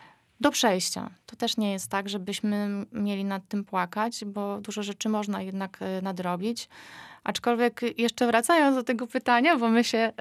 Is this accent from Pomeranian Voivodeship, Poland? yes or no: yes; Pomeranian Voivodeship, Poland; Zresztą no, jesteśmy z Trójmiasta tutaj, nikomu ten temat nie jest obcy.